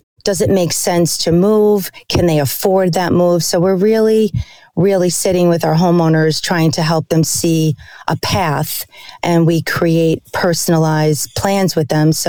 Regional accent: New York, United States; Born and raised in Westchester County. I'm one of three daughters, and my parents landed in New York in 1971.

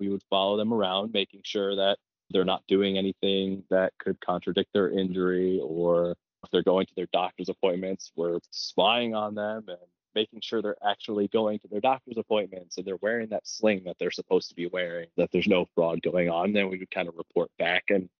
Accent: Rome, New York, United States; My hometown, Rome, New York, which is central New York, mm-hmm. about an hour away from Syracuse

